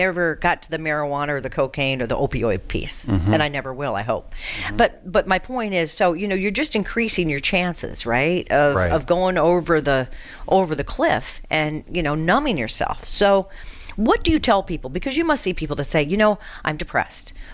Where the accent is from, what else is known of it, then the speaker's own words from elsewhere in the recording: Colorado, United States; because, you know, I'm from Colorado. They've legalized it. And now in my home state is a mess.